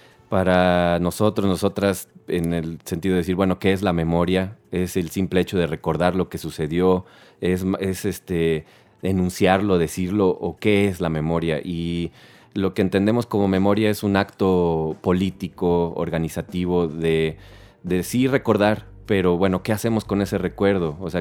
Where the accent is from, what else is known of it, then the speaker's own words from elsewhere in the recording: Mexico City, Mexico; Yo no soy originario de Chiapas, soy originario de la Ciudad de México